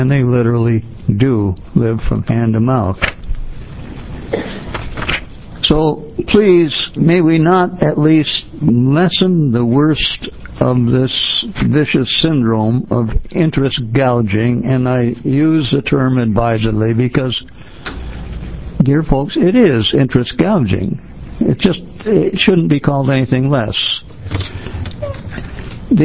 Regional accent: Silverton, Oregon, United States; I'm from Silverton, Oregon.

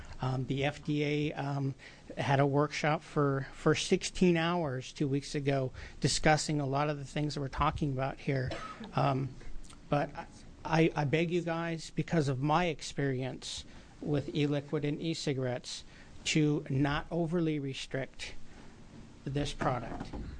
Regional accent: Medford, Oregon, United States; I'm up from Medford, Oregon today.

